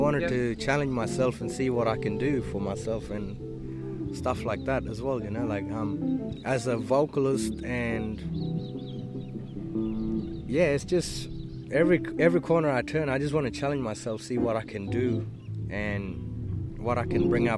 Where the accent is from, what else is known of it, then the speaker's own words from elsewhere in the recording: Hermannsburg, Northern Territory, Australia; Well, for me, as I was growing up in the Hermansburg community, first band was